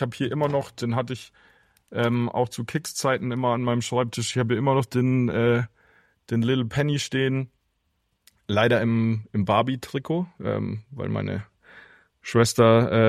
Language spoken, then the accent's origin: German; Würzburg, Bavaria, Germany; Man konnte bei uns in Würzburg immer, gibt es glaube ich immer noch, wenn immer so kurz vor 7 oder irgendwas im Radio die Geburtstagskinder so vorgelesen.